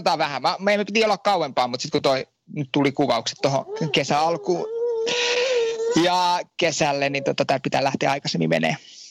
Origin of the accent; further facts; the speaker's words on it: Vantaa, Uusimaa, Finland; Mä oon kotosin Vantaa